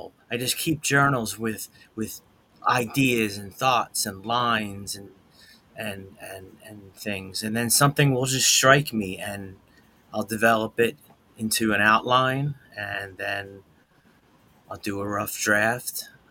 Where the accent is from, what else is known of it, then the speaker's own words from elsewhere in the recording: Philadelphia, Pennsylvania, United States; born there; I was born in Philadelphia.